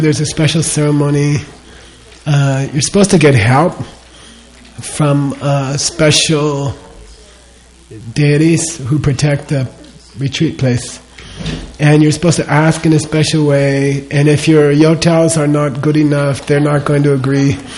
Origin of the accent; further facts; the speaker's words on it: United States; And, you know, I grew up in America, and we don't believe in superstition very much.